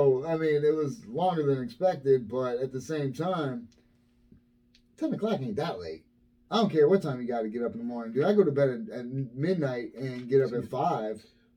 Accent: Erie, Pennsylvania, United States; Look, I'm from Erie, Pennsylvania. We get a lot worse than up here.

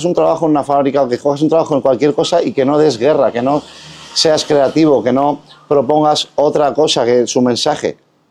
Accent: Spain; olvídate de que hubiera una persona que no fuera española en mi país.

